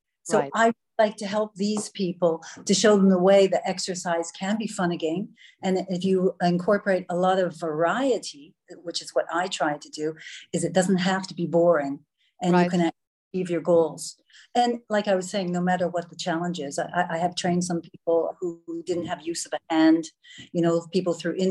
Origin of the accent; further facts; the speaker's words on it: Canada; moved away as an adult; now in Netherlands; I'm from Canada. I'm a 60-year-old Canadian, and right. I'm living here in the Netherlands now for about 22 years